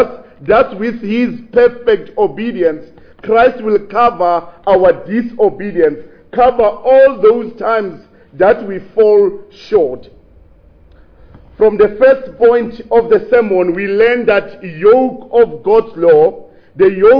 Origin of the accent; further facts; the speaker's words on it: Limpopo, South Africa; In our culture, where I grew up in Limpopo, we are not familiar with what the yoke is